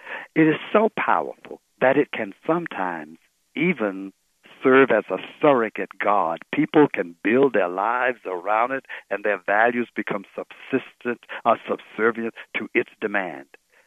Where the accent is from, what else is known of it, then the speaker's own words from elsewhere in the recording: Bible Belt, United States; I grew up in the Black Pentecostal Church in the Bible Belt